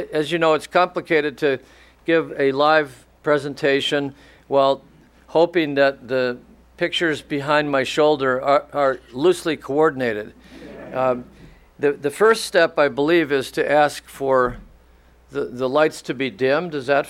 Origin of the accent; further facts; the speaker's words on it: Highland Park, Michigan, United States; I grew up in Detroit. It was Highland Park, actually, and I shoveled coal as a little boy.